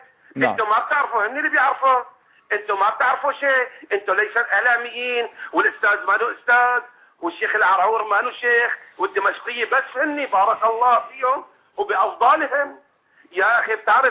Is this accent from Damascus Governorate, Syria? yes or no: no; Homs, Homs Governorate, Syria; نحن بالحمصة، أنا حمصي أورجينال، بدك لا تقاطعني إذا بتسمح، هذا بدي أسمعه للأستاذ منيحك مشان يعرفني أنا حمصي من باب السباع